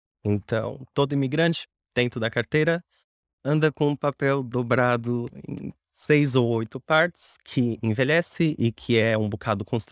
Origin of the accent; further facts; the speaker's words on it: São Paulo, Brazil; Eu não nasci exatamente em São Paulo. E eu cresci na periferia, aos arredores